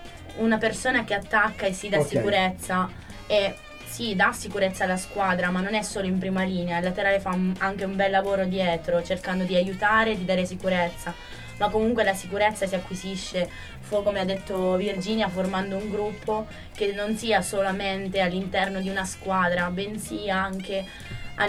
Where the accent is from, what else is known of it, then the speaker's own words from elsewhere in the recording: Calabria, Italy; now in Perugia, Italy; No, non sono di Perugia, vengo dalla Calabria e sono arrivata l'anno scorso.